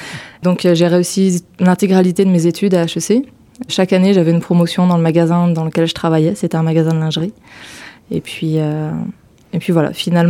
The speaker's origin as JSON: {"language": "French", "region": "Geneva", "country": "Switzerland", "tie": "born or raised there", "also_born_or_lived": "Ville-la-Grand / Montreal", "moved": "as an adult", "said": "Oui, j'ai grandi à Genève et du côté de la France, à Ville-la-Grand. Et puis à 23 ans, j'ai décidé de partir au Québec."}